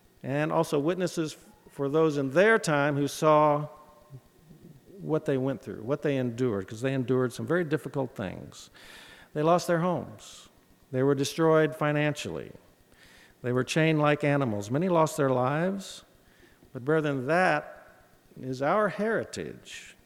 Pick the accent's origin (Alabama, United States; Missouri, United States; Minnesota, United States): Missouri, United States; So, once again, I come from Missouri. You know, we were a border state. It's a place that I love dearly.